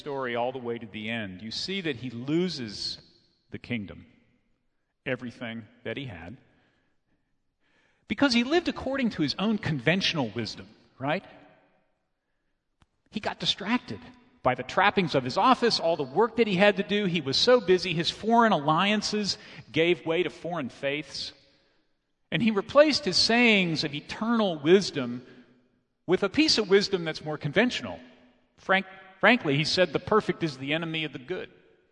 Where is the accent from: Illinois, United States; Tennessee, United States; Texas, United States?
Texas, United States; San Antonio; I heard this growing up in Calvary Baptist Church in San Antonio, Texas.